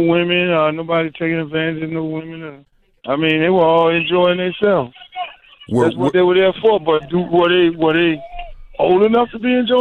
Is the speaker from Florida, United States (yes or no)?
yes; Miami, Florida, United States; You know, I'm from Liberty City. At the end of the day, if I wanted to be involved in all those different type of activities, I did that in my hometown.